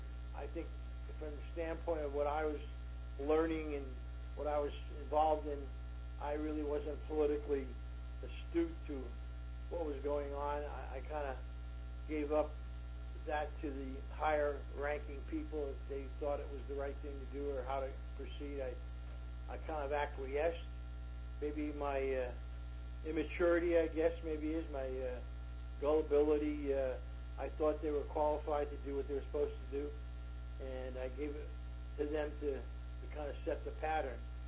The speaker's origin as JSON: {"language": "English", "town": "Long Island", "region": "New York", "country": "United States", "tie": "born or raised there", "said": "Well, you know, I grew up in Long Island. Republic Aviation was there"}